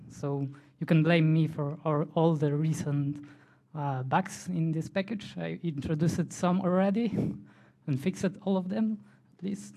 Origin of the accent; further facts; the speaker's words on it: Poland; English is a second language; I'm from Poland.